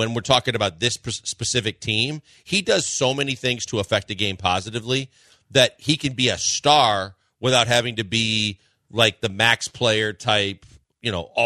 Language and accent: English; Midwest, United States; Oh, man. I mean, I'm also from the Midwest.